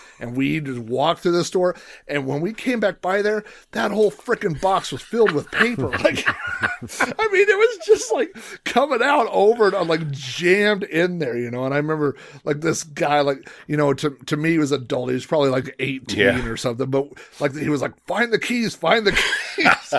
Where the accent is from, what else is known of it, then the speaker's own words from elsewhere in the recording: Oklahoma, United States; I'm from Oklahoma, so I'm going to say gyro.